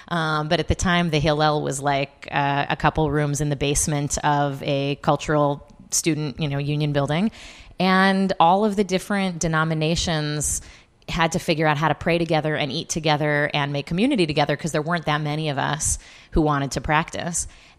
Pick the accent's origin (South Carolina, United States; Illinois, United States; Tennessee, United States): Illinois, United States; Chicago; moved away as an adult; also born or lived in California; I am from Chicago. I love this city. I grew up mostly on the South Side. And, you know, strangely, I moved to California for college, and then rabbinical school I did in Los Angeles.